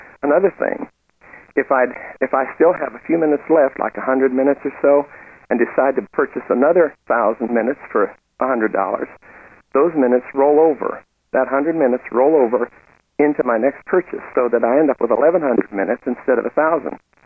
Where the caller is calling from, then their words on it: Fort Wayne, Indiana, United States; I'm recording from Fort Wayne, Indiana.